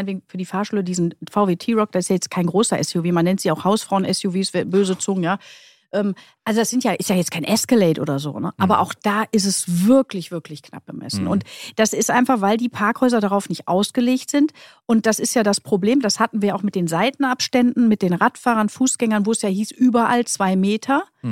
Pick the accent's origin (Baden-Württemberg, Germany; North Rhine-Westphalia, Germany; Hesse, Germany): North Rhine-Westphalia, Germany; Krefeld; Weil ich komme ja aus Krefeld, dann bin ich ja eher schon mal in Düsseldorf unterwegs als in Köln.